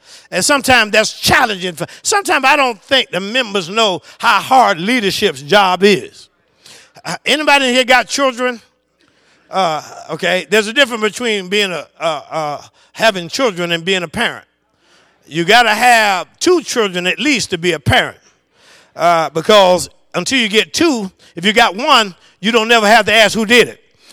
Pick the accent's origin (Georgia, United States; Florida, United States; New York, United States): Florida, United States; Tallahassee; I grew up, I'm 55 years old, and when I grew up in Tallahassee, Florida, we didn't have nothing but the Dolphins.